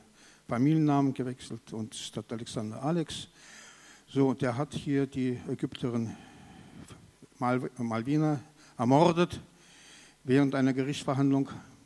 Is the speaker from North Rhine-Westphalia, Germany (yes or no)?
no; Dresden, Saxony, Germany; Ich komme ja aus Dresden.